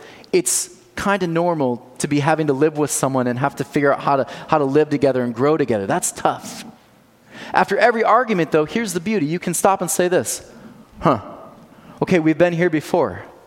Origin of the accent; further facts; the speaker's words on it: Michigan, United States; I was a kid from Michigan who was given this as my hopeful future.